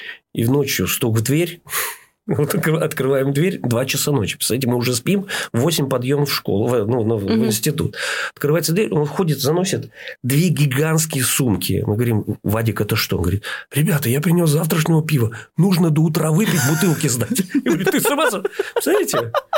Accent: Odesa Oblast, Ukraine; Я платил 30 рублей за комнату в Одессе, потому что я из Одесской области, но я жил в Одессе, работал в Ильичевске.

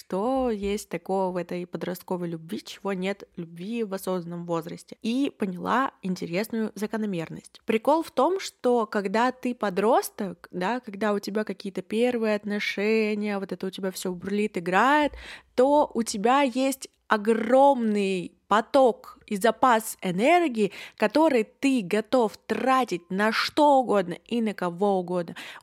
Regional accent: Yekaterinburg, Sverdlovsk Oblast, Russia; мне 22, и я из Екатеринбурга

